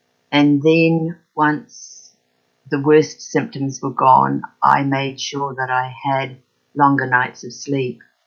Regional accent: Australia; now in Auckland, New Zealand; I am Australian, and yeah, that's where my heart is really. But it's easy to live in Auckland, and it's a lovely place to be also.

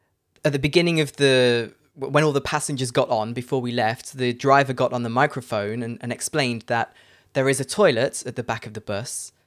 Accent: United Kingdom; as a Brit

